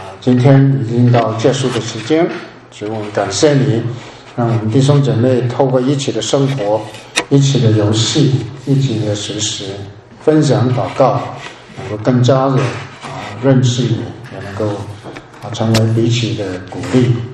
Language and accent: Chinese; New Territories, Hong Kong; 我在香港新界那个长大的很多的狗那个